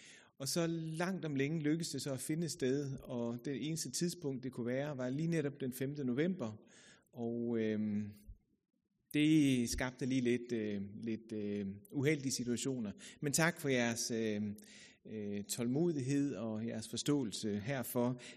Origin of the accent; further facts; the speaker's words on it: United Kingdom; also born or lived in Germany / Zealand / Jutland; now in Copenhagen, Denmark; jeg er født i Tyskland, opvokset i England, boet på Sjælland som barn, og så jeg ved ikke helt, hvor jeg hører hjemme henne, men teenageårene blev udfoldet omkring Vejlefjordskolen.